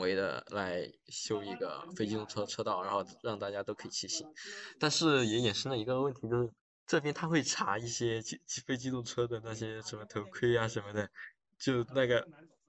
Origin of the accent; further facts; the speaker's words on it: Chongqing, China; 说实话，作为一个重庆人，跑到外地来，真的想的是，就是这玩意能吃